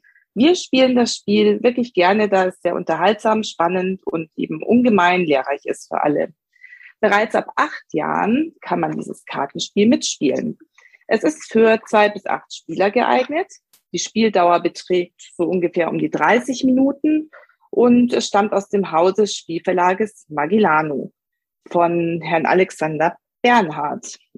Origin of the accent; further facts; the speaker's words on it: Munich, Bavaria, Germany; Ich bin aus München. Ich bin Mutter von 2 wunderbaren Kindern.